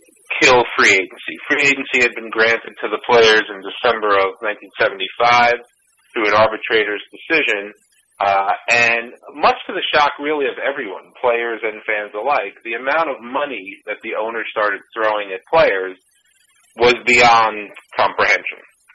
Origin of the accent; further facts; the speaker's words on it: Brooklyn, New York, United States; I grew up in Brooklyn and Long Island